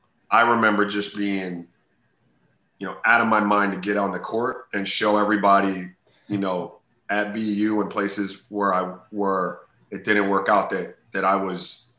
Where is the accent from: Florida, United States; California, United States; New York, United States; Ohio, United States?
Florida, United States; Miami; a style of play that I grew up playing here in Miami.